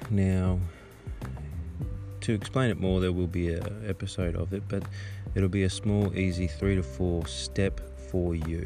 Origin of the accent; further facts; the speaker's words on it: Australia; I'm just an Aussie bloke, down to earth, pretty chill.